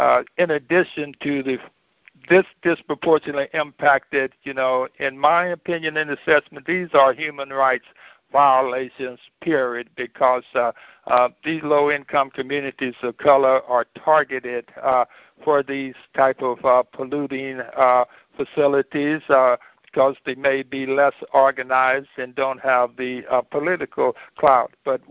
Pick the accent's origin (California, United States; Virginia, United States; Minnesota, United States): California, United States; North Richmond; I was born and raised there in North Richmond next to the refinery, so I knew all of these problems from first-hand experience